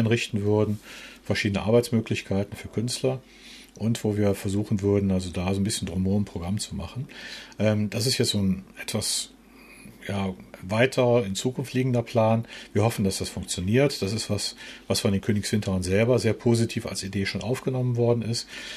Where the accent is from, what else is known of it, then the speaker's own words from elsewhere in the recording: Bonn, North Rhine-Westphalia, Germany; also born or lived in Munich; Ich komme daher und es sind meine Wurzeln einfach. Ich bin gebürtiger Bonner, habe mal 5 Jahre lang versucht, in der Großstadt zu wohnen, in München.